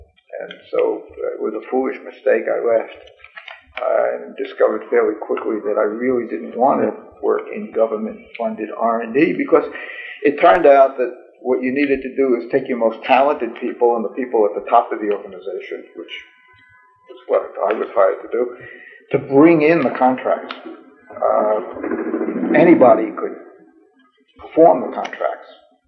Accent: New York City, New York, United States; I grew up in New York City. I graduated from City College in New York with a bachelor's in electrical engineering.

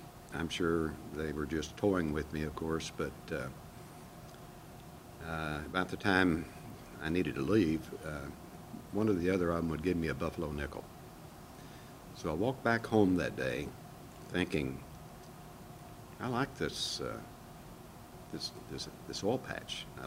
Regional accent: Arkansas, United States; I grew up in South Arkansas, and I had an opportunity walking down the gravel roads to come upon a drilling rig.

